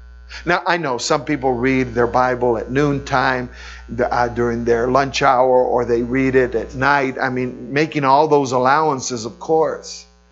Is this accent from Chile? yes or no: yes; Chile; first language Spanish; English is a second language; my spiritual language still is Spanish, because I grew up in Chile. So I lived in Chile for over 50 years. So I learned English. I grew up with Spanish, but my mother taught me English when we would come to the States.